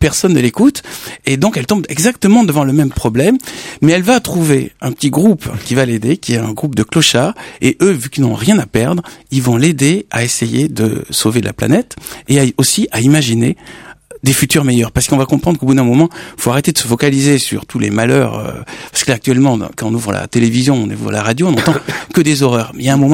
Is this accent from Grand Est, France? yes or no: no; Toulouse, Occitanie, France; je suis né à Toulouse, oui, place Saint-Étienne, près de la cathédrale. Et j'ai vécu toute ma jeunesse là-bas.